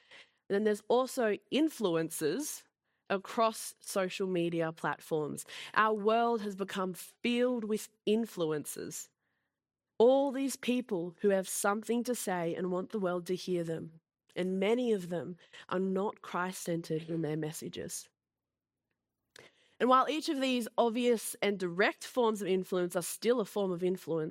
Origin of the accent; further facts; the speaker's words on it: Australia; And it's the influence that happens with us being Australian and being in Australia.